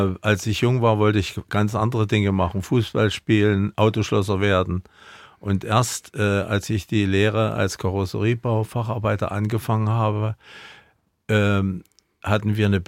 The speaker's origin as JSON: {"language": "German", "town": "Hosena", "region": "Brandenburg", "country": "Germany", "tie": "born there", "said": "als ich geboren wurde in Hosena bei Hoyerswerda"}